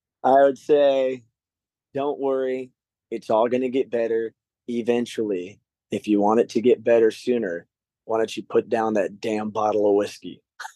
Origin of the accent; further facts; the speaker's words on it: Arizona, United States; We were playing U-Fest in Arizona, 98 KUPD U-Fest. It's my home state.